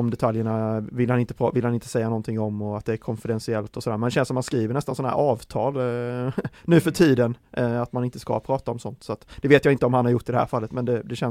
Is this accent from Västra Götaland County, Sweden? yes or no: no; Värnamo, Jönköping County, Sweden; Nej, men jag är ju från Värnamo-trakten, smålänning som jag är.